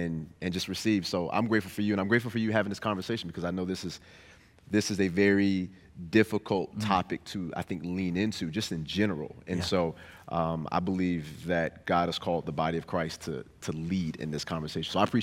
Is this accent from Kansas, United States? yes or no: no; Hampton, Virginia, United States; we grew up in Hampton